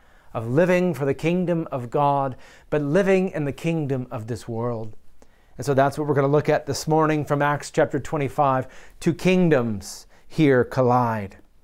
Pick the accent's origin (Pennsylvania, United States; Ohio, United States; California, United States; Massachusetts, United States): Pennsylvania, United States; I grew up in Pennsylvania, and I can say that in many ways, my family, my heritage, my community was very monochromatic.